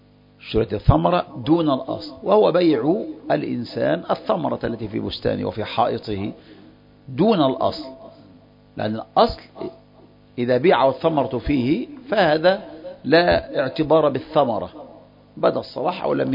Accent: Egypt; مثل عندنا في مصر الآن صار الناس يبيعون الذرة الآن قبل بدو قبل اشتداد الحب

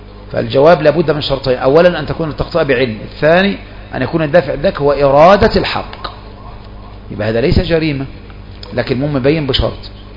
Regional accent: Saudi Arabia; هيئة كبار العلماء عندنا في السعودية

